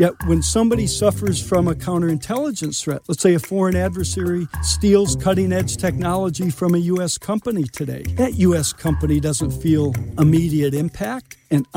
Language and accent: English; Michigan, United States; I grew up in Michigan.